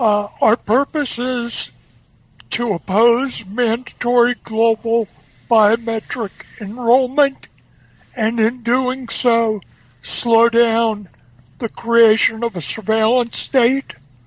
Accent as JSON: {"language": "English", "region": "Midwest", "country": "United States", "said": "So what happened is my wife and I were living on the East Coast at the time. We're from the Midwest. We were looking for places to move back in the Midwest."}